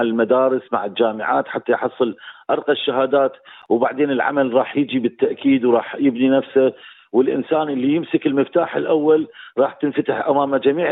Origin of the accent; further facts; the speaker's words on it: Iraq; also born or lived in Jordan; now in Australia; احنا تركنا العراق